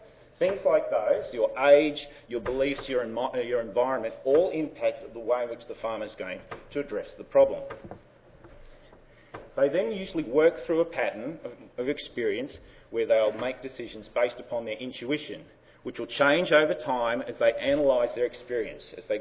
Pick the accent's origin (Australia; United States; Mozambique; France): Australia; I am from Australia, and talking about the Australian experience